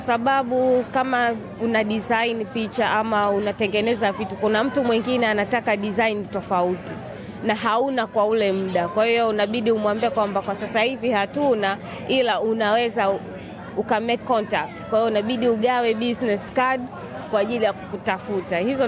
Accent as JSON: {"language": "Swahili", "country": "Tanzania", "said": "na nimetokea Tanzania."}